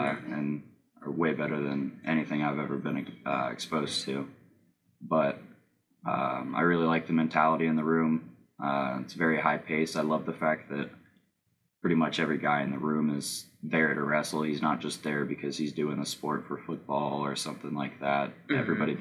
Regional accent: Springfield, Ohio, United States; So I'm from Springfield, Ohio, which is about halfway between Dayton and Columbus.

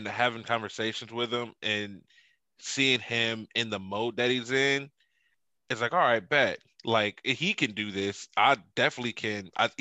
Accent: Pickerington, Ohio, United States; growing up in Pickerington, I just saw success all the time.

